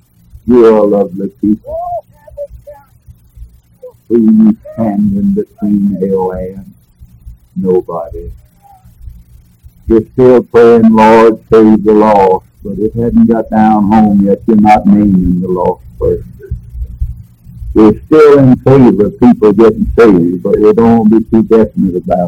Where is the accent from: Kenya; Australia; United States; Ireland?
United States; the South; Of course, I'm from the South, and down the South, everybody lives like the devil.